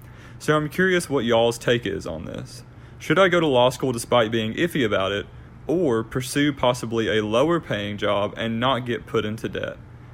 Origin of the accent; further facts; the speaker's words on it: Huntsville, Alabama, United States; I'm from Huntsville, Alabama. I'm a 20-year-old college student